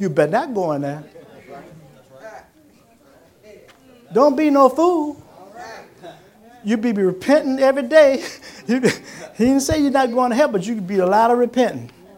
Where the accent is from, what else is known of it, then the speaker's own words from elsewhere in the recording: Williamsburg, Virginia, United States; now in Richmond, United States; Because I'm from Williamsburg, so I moved up here, got a job.